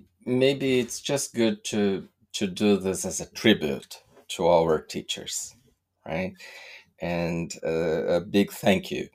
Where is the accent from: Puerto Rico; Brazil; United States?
Brazil; So again, I'm from Brazil.